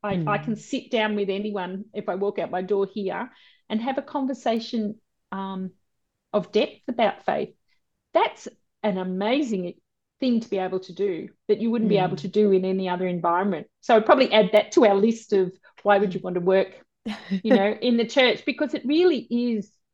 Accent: Sydney, New South Wales, Australia; moved away as an adult; now in Melbourne, Australia; I grew up in Sydney. It's very different, you know. It's a very different culture, you know.

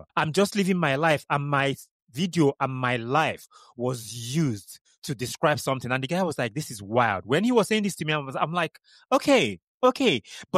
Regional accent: Kano, Nigeria; also born or lived in Enugu / Maiduguri / Manchester; growing up in Nigeria, in the northern part of Nigeria, in Kano, going to primary school there and ended up in Enugu in secondary school and then University of Maiduguri and then University of Manchester

